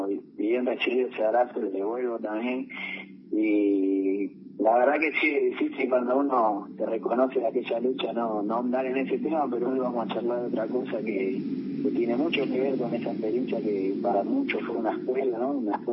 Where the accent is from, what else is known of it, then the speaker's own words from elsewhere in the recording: Buenos Aires, Argentina; Nosotros que somos porteños, los que quizás están escuchando también, no conocemos la realidad profunda hasta que vamos a los territorios